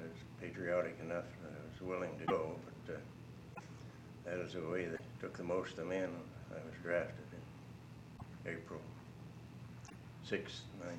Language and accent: English; Jefferson Township, Pennsylvania, United States; Well, I was born in Jefferson Township, Mercer County, Pennsylvania. I was raised on a farm where I started high school, and I went to high school in Newcastle, Pennsylvania.